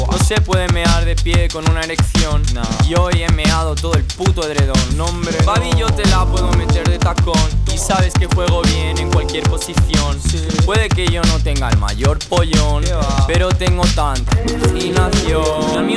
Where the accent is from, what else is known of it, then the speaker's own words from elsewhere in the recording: Spain; Yo soy español y mi padre es argentino, mi madre es medio italiana.